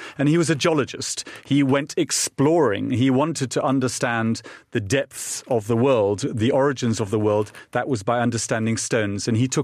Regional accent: England, United Kingdom; Being English, people don't like to talk about things that are painful.

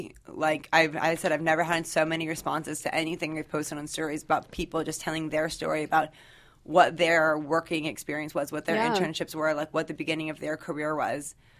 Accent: Washington, District of Columbia, United States; I'm from Washington, D.C.

